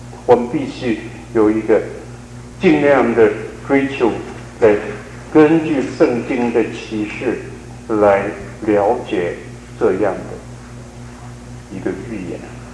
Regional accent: China; 当然 American aggressiveness 和我们中国人的这个文化的背景，我们的 cultural background 有点不同。

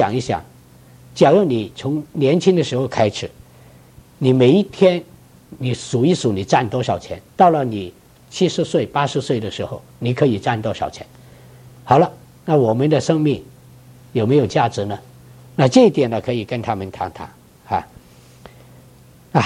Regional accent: Guangdong, China; 我们广东人就很喜欢特别注意这个吃的啊，

